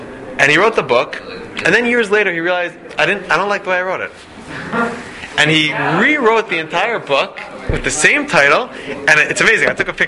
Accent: Philadelphia, Pennsylvania, United States; I was in the YU library today and I saw a guy I grew up with in Philadelphia.

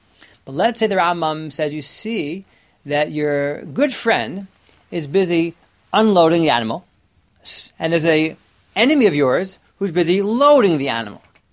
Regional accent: Teaneck, New Jersey, United States; I grew up in Teaneck.

